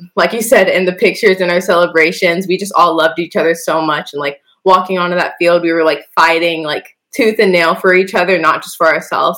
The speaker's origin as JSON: {"language": "English", "region": "the South", "country": "United States", "said": "I mean, I'm from the South, so the warmth and the sun is always a plus."}